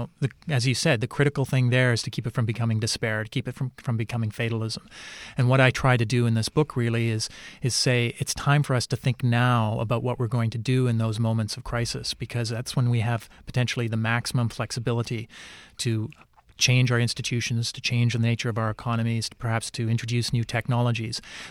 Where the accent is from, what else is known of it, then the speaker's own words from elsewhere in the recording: Canada; and I can say this as a Canadian